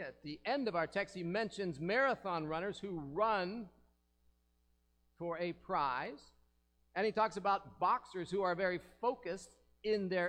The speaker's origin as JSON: {"language": "English", "region": "Ohio", "country": "United States", "tie": "born or raised there", "said": "King is from northeastern Ohio, so he set Mike up in a big house, in a big property, not far from my hometown."}